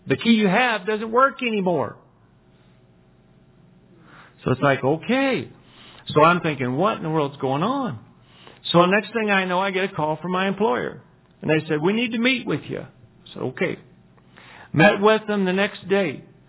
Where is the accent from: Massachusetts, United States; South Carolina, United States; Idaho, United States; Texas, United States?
Texas, United States; But hey, I'm from Texas. I'm not from Montana. This is not my original home.